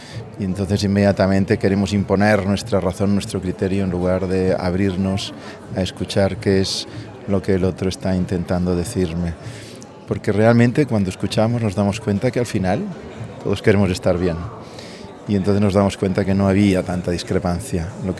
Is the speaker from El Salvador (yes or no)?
no; Barcelona, Catalonia, Spain; vengo de Barcelona